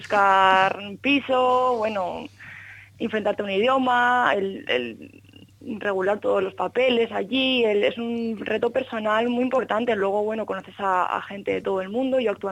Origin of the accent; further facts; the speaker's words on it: Elche, Valencian Community, Spain; yo soy de Elche, nunca había salido de casa durante tanto tiempo.